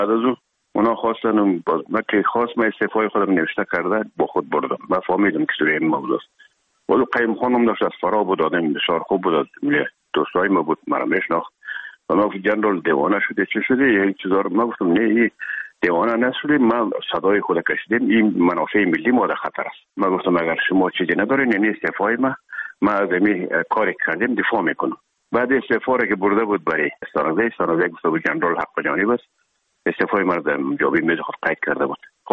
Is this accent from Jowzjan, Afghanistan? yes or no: no; Herat, Afghanistan; now in Kabul, Afghanistan; مدتی که ما در کابل آمدیم، خودمون از هرات که آمدیم به آکادمی نظامی